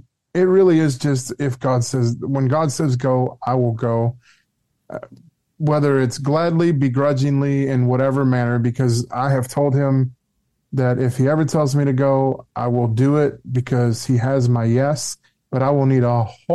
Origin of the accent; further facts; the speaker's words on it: New Orleans, Louisiana, United States; I went down there to Laredo, and I grew up in New Orleans. So I grew up in a very multicultural area.